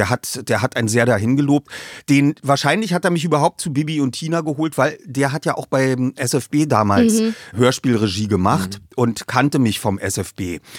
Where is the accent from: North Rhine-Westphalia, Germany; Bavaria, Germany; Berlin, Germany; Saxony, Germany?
Berlin, Germany; Wir haben natürlich als Berliner, haben wir natürlich dann auch die Ostsender geguckt.